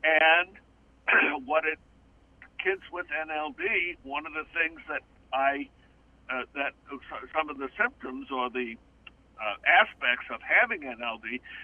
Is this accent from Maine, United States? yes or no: yes; Boothbay Harbor, Maine, United States; kindergarten and graduating from high school with the same 40-some-odd kids in Boothe Bay Harbor. So that's my hometown.